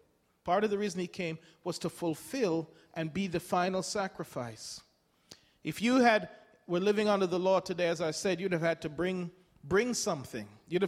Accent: Jamaica; born there; where I was born in Jamaica, where my dad was sent to pastor

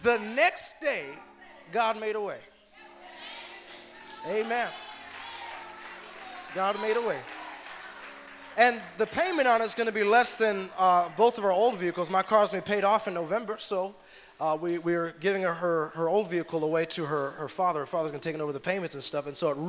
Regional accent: Benton Harbor, Michigan, United States; I looked at a dealership that was local in my hometown back in Benton Harbor, Michigan.

